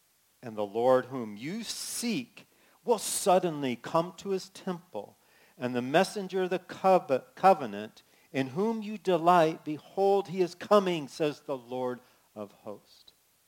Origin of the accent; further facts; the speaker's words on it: California, United States; And I use the word awesome because I'm from California, and my kids know that's one of my favorite words, awesome!